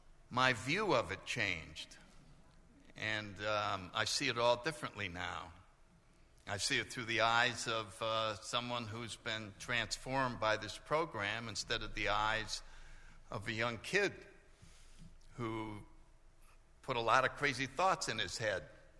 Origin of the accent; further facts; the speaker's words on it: New Haven, Connecticut, United States; And I was 19 years old. I grew up in New Haven. I was a freshman at Yale